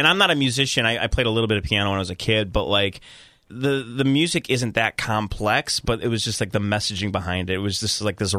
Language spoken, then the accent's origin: English; Chicago, Illinois, United States; So I grew up on the South Side. It's a huge part of my culture, and my father and all my family are firefighters, and so you have to live in Chicago